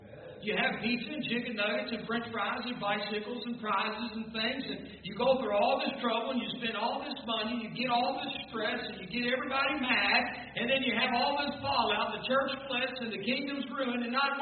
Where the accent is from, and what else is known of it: Kentucky, United States; born or raised there